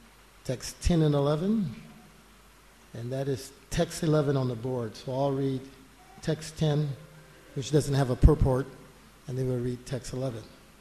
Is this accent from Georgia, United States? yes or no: yes; Atlanta, Georgia, United States; I come from Atlanta. When I step foot out of my house, by the time I put my foot in Mayapur, 30 hours of traveling.